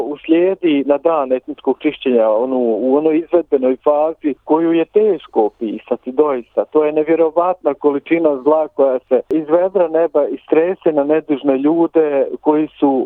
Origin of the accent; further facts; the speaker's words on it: Zecovi, Republika Srpska, Bosnia & Herzegovina; born there; sam rođen u Zecovima, u mjesec zajednici sa najvećim brojem ubijenih žena i djece